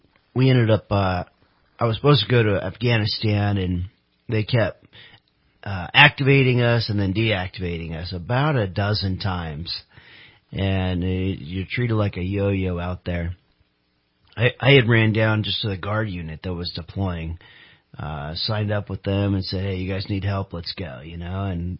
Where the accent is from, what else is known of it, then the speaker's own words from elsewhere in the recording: California, United States; I'm not. I'm from Central Cal. I'm down Hanford, Lemoore, Fresno area. Moved up here 4 years ago to kind of expand our programs up here in Northern Cal.